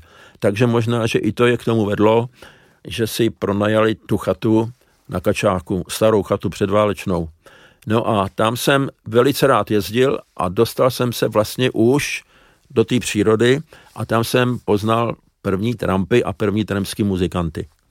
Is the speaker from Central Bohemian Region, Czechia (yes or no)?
yes; Polabec, Central Bohemian Region, Czechia; also born or lived in Prague; A my jsme bydleli na předměstí, no tenkrát to bylo předměstí, tenkrát to byla samostatná obec Polabec, vedle Poděbrad, tam jsme normálně bydleli v takový vilce a maminka se mnou jela narodit do Prahy, takže mám v občance Praha, rodiště